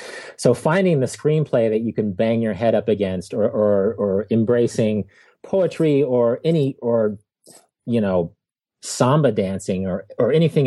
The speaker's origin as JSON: {"language": "English", "town": "Wichita", "region": "Kansas", "country": "United States", "said": "I'm from Wichita, Kansas."}